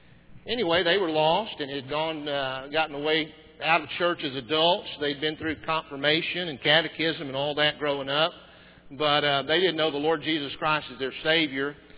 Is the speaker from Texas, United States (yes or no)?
yes; San Antonio, Texas, United States; born there; I am a Texan. They say you can always tell a Texan. You just can't tell him much. And I was born in San Antonio